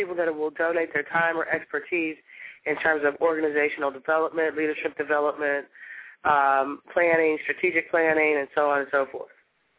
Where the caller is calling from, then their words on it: Cincinnati, Ohio, United States; Actually, I'm calling from Cincinnati, Ohio.